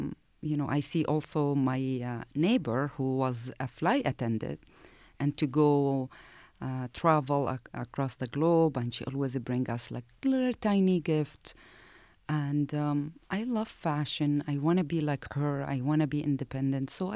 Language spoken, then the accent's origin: English; Syria; English is a second language; I come from Syria